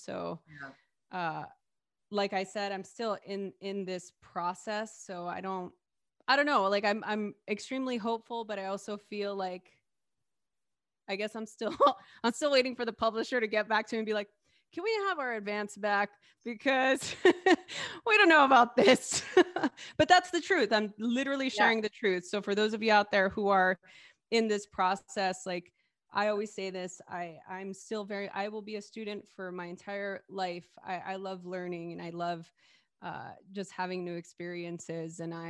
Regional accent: Los Angeles, California, United States; nobody wants to know about growing up in East LA.

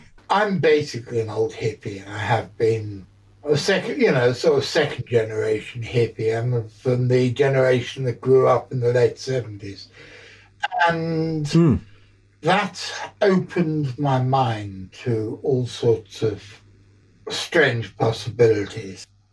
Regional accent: Hong Kong; But I was brought up in Hong Kong.

